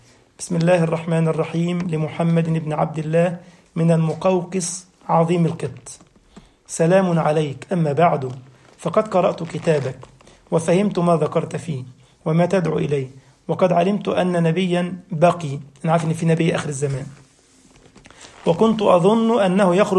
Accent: Egypt; وفي بلدة عندنا في مصر اسمها بنها، دي مشهورة بأنقى أنواع العسل

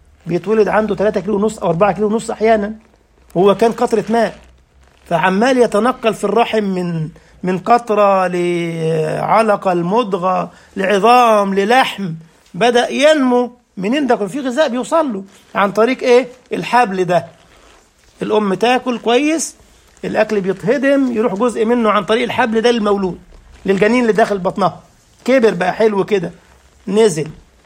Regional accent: Egypt; ده انت زول يا عم الحاج، يعني مصري زينا

